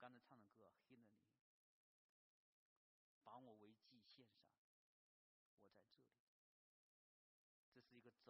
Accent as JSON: {"language": "Chinese", "country": "China", "said": "我们中国人是实实在在的在神的面前欠了神的债"}